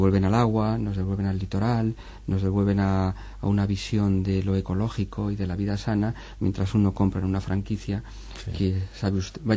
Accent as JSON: {"language": "Spanish", "town": "Madrid", "region": "Community of Madrid", "country": "Spain", "said": "yo soy de Madrid y muy urbanita, y los puertos realmente son espacios exóticos para mí"}